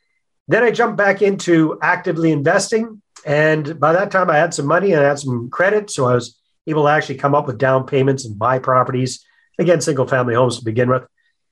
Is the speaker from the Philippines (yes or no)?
no; Canada; also born or lived in Mexico / Costa Rica; as you'll hear by the accent, I'm Canadian. I'm based up here in beautiful British Columbia, Canada. Haven't always been here though. I lived overseas for about 14 years in Latin America, in Mexico and in Costa Rica